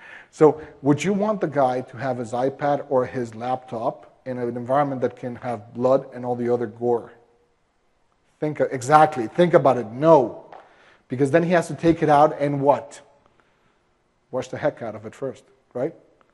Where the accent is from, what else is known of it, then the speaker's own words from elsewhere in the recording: Mexico; I'm from Mexico, so you call Telcel, okay?